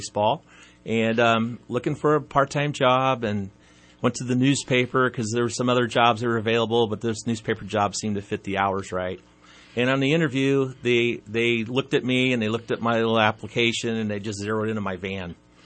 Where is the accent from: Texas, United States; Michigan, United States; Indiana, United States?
Indiana, United States; Valparaiso; born there; also born or lived in Ventura, California; Okay. Well, I was born in Valparaiso, Indiana.